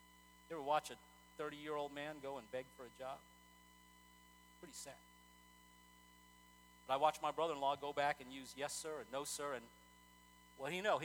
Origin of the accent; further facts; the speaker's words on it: Texas, United States; You know, I remember growing up in Texas, and my brother-in-law was from Boston.